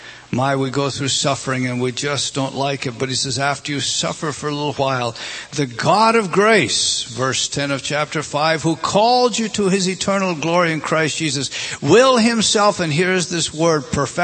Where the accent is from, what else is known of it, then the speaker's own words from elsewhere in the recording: California, United States; And I'm just from Southern California at the time, and I about died.